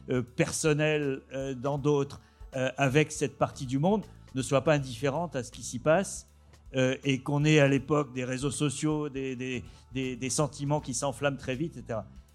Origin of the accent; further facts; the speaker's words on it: Tunis, Tunis Governorate, Tunisia; born there; moved away; Moi, je suis d'une famille juive. Je suis né à Tunis. Ma famille est venue ici et j'ai une partie de ma famille qui vit en Israël.